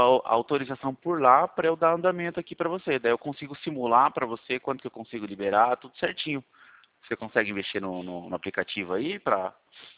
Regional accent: Itu, São Paulo, Brazil; sou daqui de Itu.

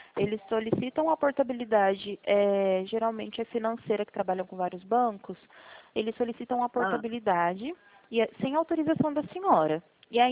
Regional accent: Presidente Prudente, São Paulo, Brazil; eu sou de Presidente Prudente de São Paulo.

